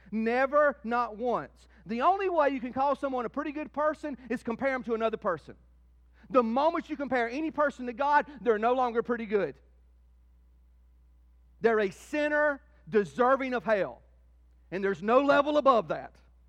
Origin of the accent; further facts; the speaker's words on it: Southern United States, United States; I grew up in the Bible Belt, where there's churches everywhere and Bibles everywhere